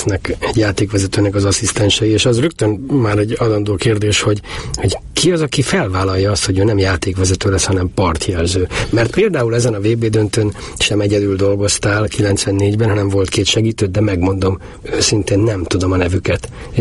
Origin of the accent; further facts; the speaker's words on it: Hungary; mint tudta rólam, hogy én is magyar vagyok